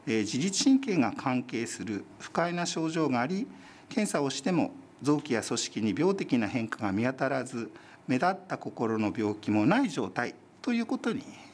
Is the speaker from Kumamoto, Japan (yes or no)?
no; Ichinoseki, Iwate, Japan; born there; 私生まれは岩手県の一関なんですけど、もともとはこれは多分宮城県の方とか山形の方の少しお名前だと思います。